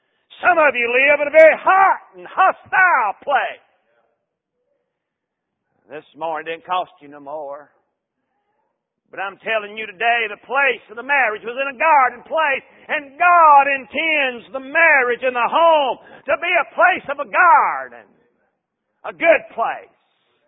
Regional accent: Tennessee, United States; I was raised in Middle Tennessee out in a sort of a country setting, a country atmosphere.

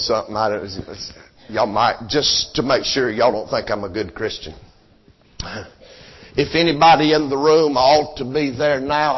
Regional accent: Abbeville, United States; Now, I'm from Abbeville, and you gotta be within slapping distance to kick dust on somebody.

